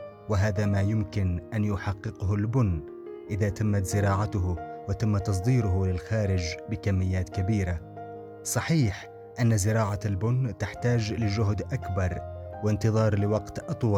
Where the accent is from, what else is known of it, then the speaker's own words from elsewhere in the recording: Yemen; كإنسان يمني أنا مش قادر أطوف العالم مثل السبع المدهش، لكن المحزن أن كثير من اليمنيين يعيشوا ويموتوا وما عرفوش بلادهم